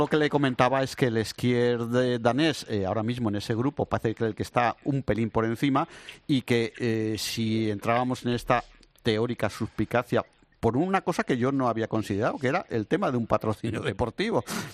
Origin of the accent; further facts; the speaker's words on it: León, Castile and León, Spain; yo, que soy leonés